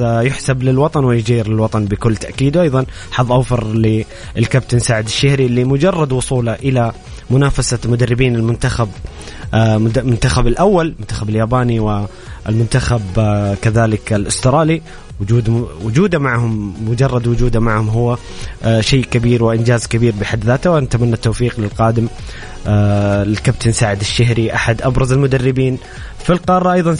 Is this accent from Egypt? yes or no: no; Saudi Arabia; اللي افرحنا جميعا كسعوديين